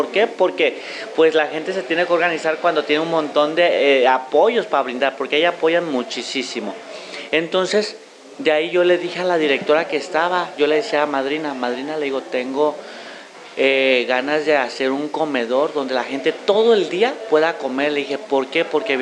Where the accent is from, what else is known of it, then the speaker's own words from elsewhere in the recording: Tecomán, Colima, Mexico; soy de Tecomán, Colima, en mi pueblo tembló